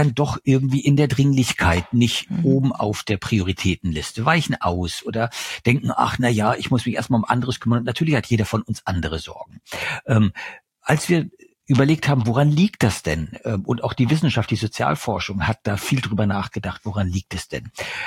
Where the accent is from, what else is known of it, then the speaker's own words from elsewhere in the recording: eastern Germany, Germany; Ich komme aus Ostdeutschland.